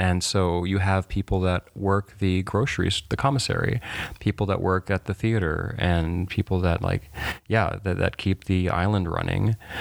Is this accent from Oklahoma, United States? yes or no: no; Illinois, United States; born there; I was born in Illinois.